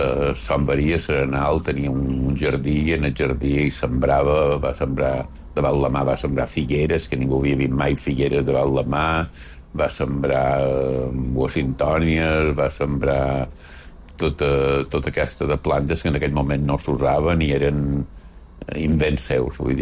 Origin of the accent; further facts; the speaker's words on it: Manacor, Balearic Islands, Spain; jo vaig passar tota la meva, diguéssim, la meva infantesa i adolescència a Manacor